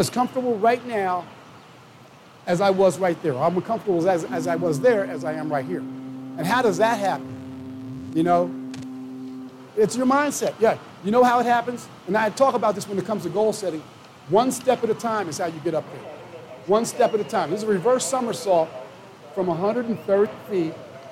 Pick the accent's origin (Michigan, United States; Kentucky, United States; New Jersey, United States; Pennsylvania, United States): New Jersey, United States; East Orange; I'm from East Orange, New Jersey. We didn't, I grew up at the YMCA, but my high school didn't have a swimming pool.